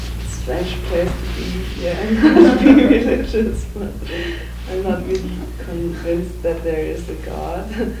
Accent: Germany; I come from Germany originally.

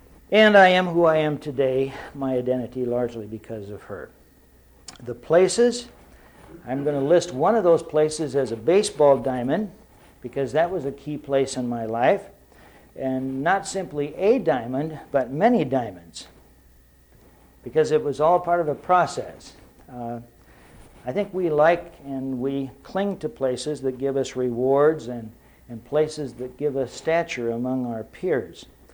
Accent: Midwest, United States; I told you about my hometown, what it was like to grow up with all the freedom that was there in a small town in mid-America

